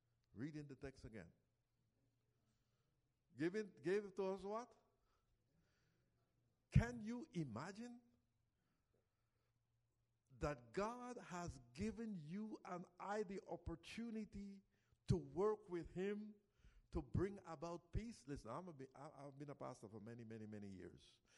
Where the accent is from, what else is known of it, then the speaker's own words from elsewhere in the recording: Costa Rica; English is a second language; I come from Costa Rica, as many of you know, and my country does not have an army. We eliminated, in fact, they eliminated the army in Costa Rica 3 years after I was born.